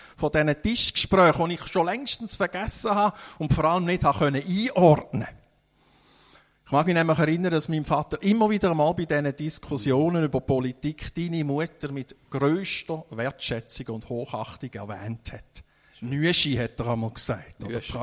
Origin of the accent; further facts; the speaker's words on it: Appenzell, Switzerland; Ich bin ja in dieser Zeit als Bub im Appenzellerland aufgewachsen.